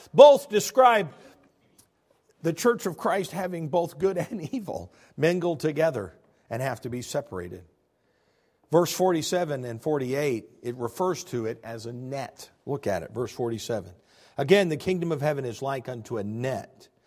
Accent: United States; born there; I was born in America.

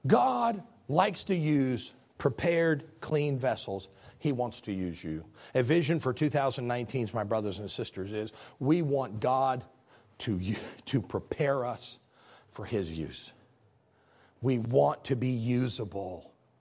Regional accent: the North, United States; I'm from the North, we call it a Coke.

